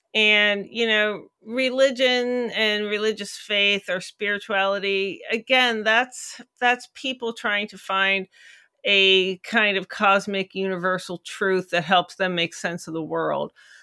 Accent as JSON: {"language": "English", "town": "Pittsburgh", "region": "Pennsylvania", "country": "United States", "said": "it's set in my hometown, Pittsburgh, PA."}